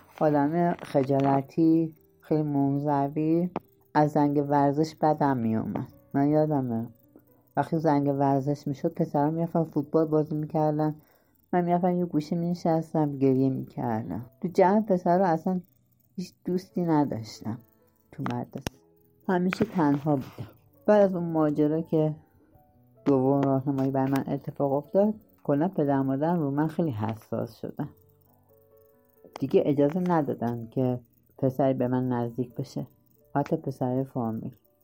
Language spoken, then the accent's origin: Persian; Rudbar, Gilan, Iran; من دوران کودکیم توی یکی از روستاهای شهرستان رودبار گیلان بودم، زندگی کردم. خب من متولد دهه 60م.